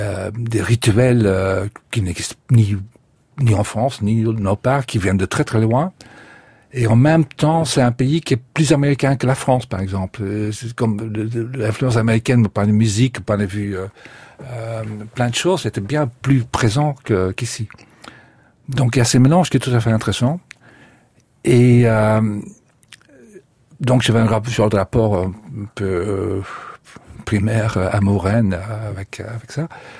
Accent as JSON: {"language": "French", "country": "Belgium", "moved": "yes", "said": "quand moi j'ai quitté la Belgique, culturellement, il se passait vraiment pas grand chose."}